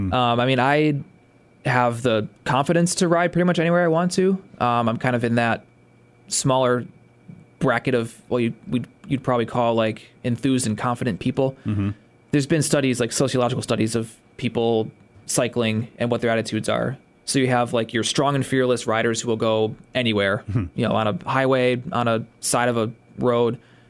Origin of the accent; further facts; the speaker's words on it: United States; I grew up over there near Egremont School. Like, I would go down Elm Street every day.